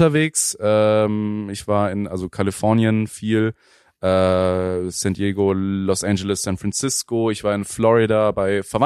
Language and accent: German; Brunnthal, Bavaria, Germany; Bruntal, falls dir das irgendwas sagt, falls du dich in München irgendwie auskennst, das ist südlich von München. Mittlerweile auch Little America genannt, weil da alles hingestellt wurde im Stil, wie man es aus den ganzen Vororten in Amerika kennt